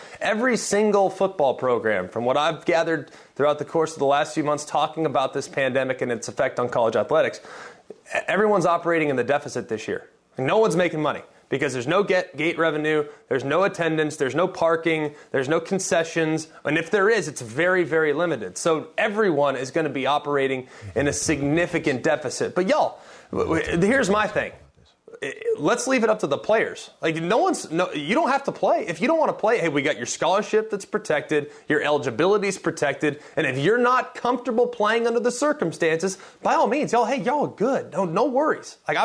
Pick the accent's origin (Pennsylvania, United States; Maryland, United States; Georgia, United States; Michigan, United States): Georgia, United States; I'm from Georgia. I love college football